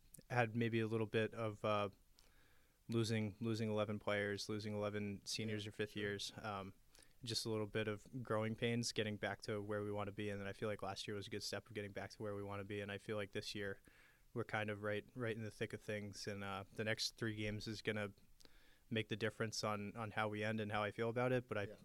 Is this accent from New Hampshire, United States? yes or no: yes; New Hampshire, United States; now in Burlington, United States; So I'm from New Hampshire originally, and so I always wanted to be back in New England.